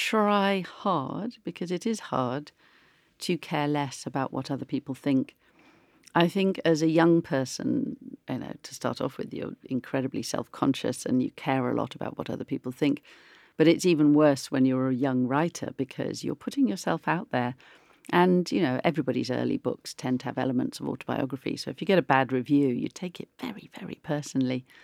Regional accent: Oakham, East Midlands, United Kingdom; also born or lived in Melton Mowbray; It was Oakham. I was born in Melton Mowbray.

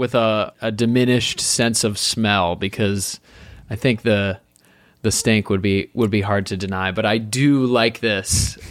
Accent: Detroit, Michigan, United States; I'm from Detroit area. I don't think Frank's was a big thing.

